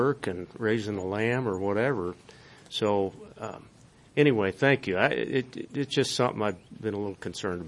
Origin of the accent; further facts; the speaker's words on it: Daniel, Wyoming, United States; quite a bit of the rural America that I grew up in over in Daniel, Wyoming, continues to change.